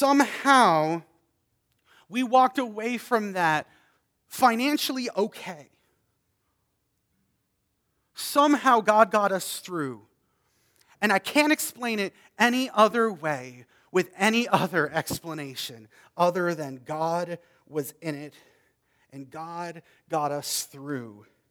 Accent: East Coast, Canada; I'm Canadian from the East Coast.

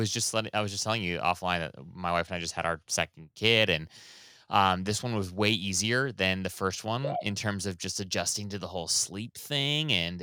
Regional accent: Kailua, Hawaii, United States; I grew up in Kailua, which is on the, like the eastern side of Oahu.

